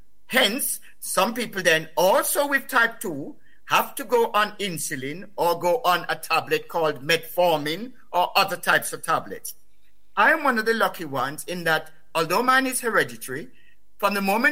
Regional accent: Jamaica; moved away; When I was growing up in Jamaica

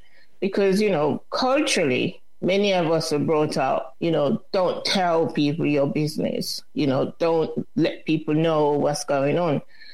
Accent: Jamaica; I was brought up in Jamaica in a very tight-knit community

